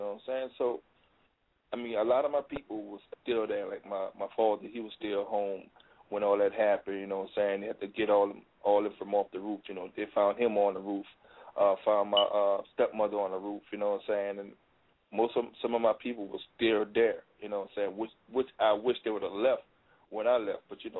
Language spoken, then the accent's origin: English; New Orleans, Louisiana, United States; I'm like, you know, I'm a big legend in my hometown of New Orleans, Louisiana.